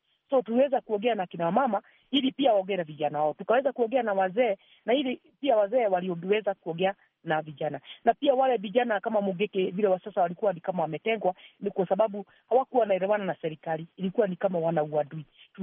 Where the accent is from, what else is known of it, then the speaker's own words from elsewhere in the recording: Gatanga, Murang'a County, Kenya; now in Naivasha, Kenya; hata mimi mwenyewe sijazaliwa Naivasha, nilitoka Gatanga huko Murang'a.